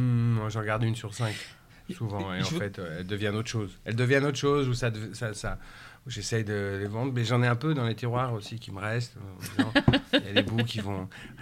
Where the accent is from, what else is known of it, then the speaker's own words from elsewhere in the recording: Nouvelle-Aquitaine, France; souvent, on part chez moi au Pays Basque, souvent.